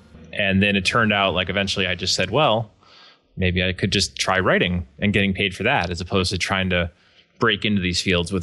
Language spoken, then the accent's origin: English; Syracuse, New York, United States; now in Buffalo, United States; No, I grew up in Syracuse, which is 2 hours down the thruway. Well, a suburb north of Syracuse.